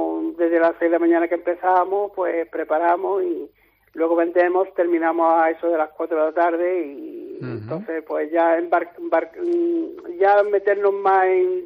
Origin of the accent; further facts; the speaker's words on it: Granada, Andalusia, Spain; Nosotros somos de Granada